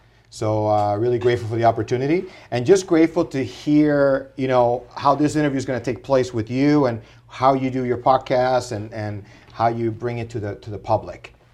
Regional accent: Santurce, Puerto Rico; So originally, I'm from Puerto Rico. I was born in Santurce, Puerto Rico.

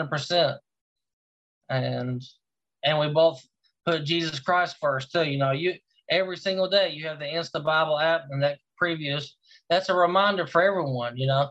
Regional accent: Knoxville, Tennessee, United States; I am from Knoxville, Tennessee.

